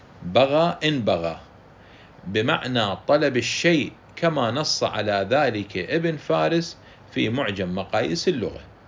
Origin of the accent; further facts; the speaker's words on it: Iraq; accent: Iraqi; نعم في لهجتنا العراقية ما مستخدمة أنا أبغي مثلا ماء، وإنما تقول أريد ماء أو أطلب ماء.